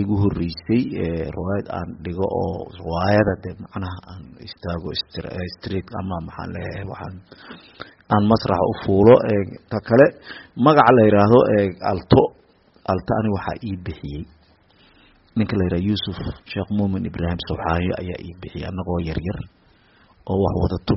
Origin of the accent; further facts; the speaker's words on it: Qoryooley, Lower Shabelle, Somalia; born there; waxaan ku dhashay degmada Qoryooley ee gobolka Shabeellaha Hoose